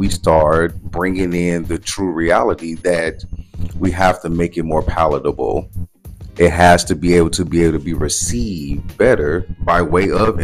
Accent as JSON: {"language": "English", "region": "Mississippi", "country": "United States", "said": "So, I'm from Mississippi, so I drove 10 hours to attend Lincoln University of Missouri."}